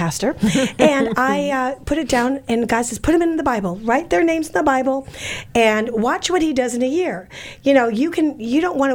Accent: Milwaukee, Wisconsin, United States; I'm from Milwaukee.

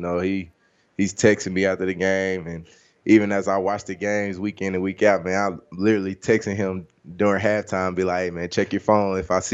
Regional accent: Dallas, Texas, United States; from Dallas, man, and not so far being in the NFL level, not even being able to play, you know, in my hometown, man, it hurt.

